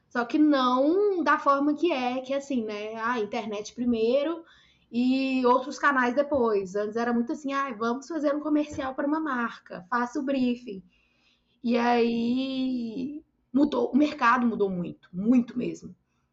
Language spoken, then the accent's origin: Portuguese; Pedro Leopoldo, Minas Gerais, Brazil; Eu sou de Pedro Leopoldo, Minas Gerais. É perto de Belo Horizonte.